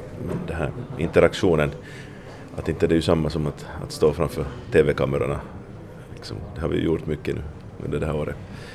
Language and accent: Swedish; Vaasa, Ostrobothnia, Finland; jag har vuxit upp här i Vasa och det är ju det där.